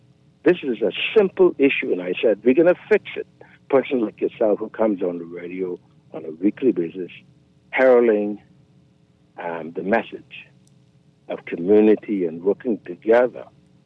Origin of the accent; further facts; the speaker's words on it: Kent Island, Bahamas; I grew up on Kent Island. But in those days, we had less than 250,000 people.